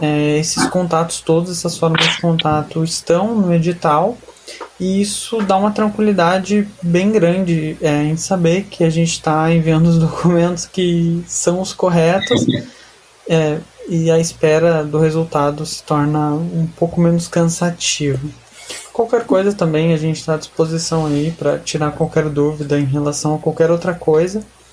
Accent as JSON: {"language": "Portuguese", "town": "Parobé", "region": "Rio Grande do Sul", "country": "Brazil", "said": "eu sou de Parobé, cidade da região metropolitana de Porto Alegre."}